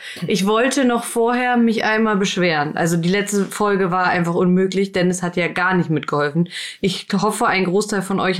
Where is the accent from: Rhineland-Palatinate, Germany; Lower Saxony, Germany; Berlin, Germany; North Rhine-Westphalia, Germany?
Berlin, Germany; ich habe im Kreuzberg gewohnt, am Cottbuser Tor. Könnt ihr mal googeln, was da so am Tag los ist. Behütet bin ich aufgewachsen hier in Berlin.